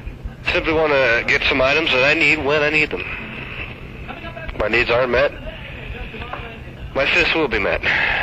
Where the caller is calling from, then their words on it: Guam; Well, I'm calling from Guam right now.